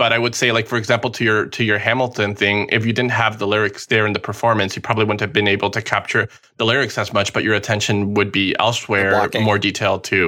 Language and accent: English; Peru; first language Spanish; English is a second language; And I come from Peru. We were colonized by the Spanish people in very similar situation.